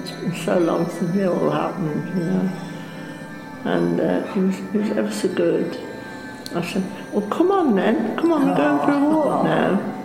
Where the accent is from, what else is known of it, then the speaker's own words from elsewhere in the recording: Holbrook, United Kingdom; born there; I was born in Holbrook, you know, the Engine Inn, the pub. Well, there was some little cottages opposite there. We lived in one of them.